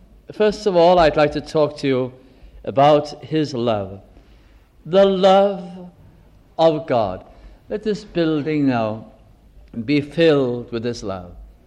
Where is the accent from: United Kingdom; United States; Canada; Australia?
United Kingdom; North West England; In the little Welsh chapel where I was brought up in Lancashire, in South Lancashire